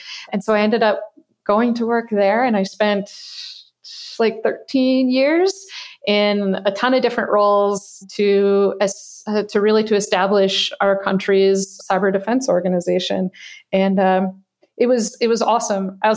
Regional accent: Wisconsin, United States; And, you know, I grew up in Wisconsin.

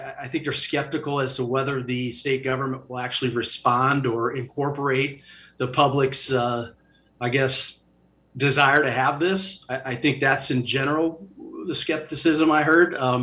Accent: Quad Cities, United States; I'm from the Quad Cities. I grew up there, have all kinds of friends there, do some business up there. Parents live there. Brother lives there.

